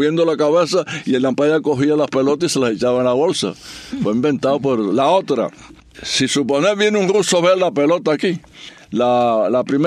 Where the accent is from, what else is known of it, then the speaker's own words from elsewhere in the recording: Puerto Rico; pero resulta que yo vine de Puerto Rico y nadaba la temporada en Chicago